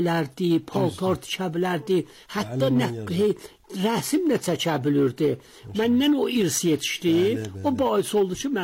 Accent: Tabriz, East Azerbaijan, Iran; mənə 81 yaşım vardı, maşallah. Təbrizdə, deyə bilirəm, mərkəz Təbrizdə anadan olmuşam, Rastatüsə məhəlləsində, vəli bir məhəllə var, benamı Küzərxana, Kuyu Küzərxana, orada böyümüşəm.

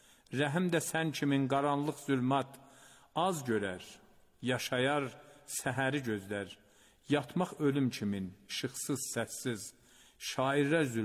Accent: Tabriz, East Azerbaijan, Iran; Mən Təbrizdə olanda Qaradağlıyam. Təbrizdən çıxanda Azərbaycanlıyam. Demək ola İrandan çıxanda da İranlıyam.

